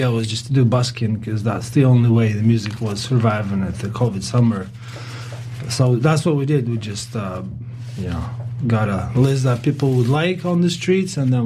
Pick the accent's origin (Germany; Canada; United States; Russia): Russia; Far East; also born or lived in Krasnodar; I was born in the south, a city called Krasnodar, but then my parents moved to the far east, which is kind of like Siberia, a bunch of snow and bears and wolves and crazy Russians, I guess. And then we moved back to the south